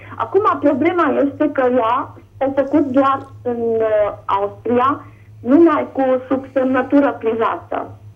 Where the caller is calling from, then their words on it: Oradea, Bihor County, Romania; din Oradea.